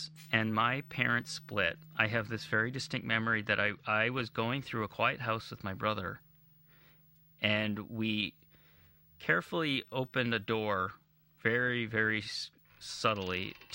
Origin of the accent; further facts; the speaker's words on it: St. Paul, Minnesota, United States; I'm from St. Paul, Minnesota.